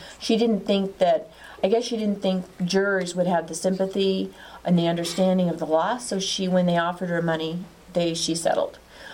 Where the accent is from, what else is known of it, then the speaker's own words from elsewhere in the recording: New Jersey, United States; born there; I was born in New Jersey. We just happened to meet in Colorado.